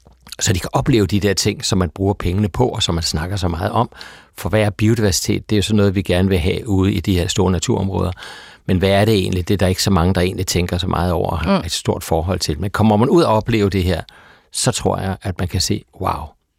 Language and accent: Danish; Virum, Capital Region of Denmark, Denmark; jeg voksede op ude i Virum nord for København. Og vi boede ikke så langt fra en skov og en mose